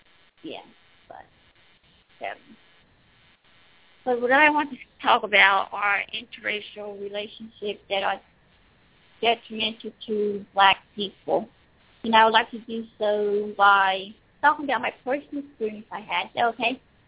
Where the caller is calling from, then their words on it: Mississippi, United States; from Mississippi.